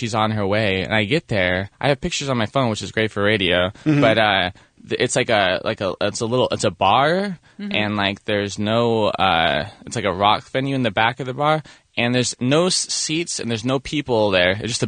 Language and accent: English; San Diego, California, United States; I'm from San Diego.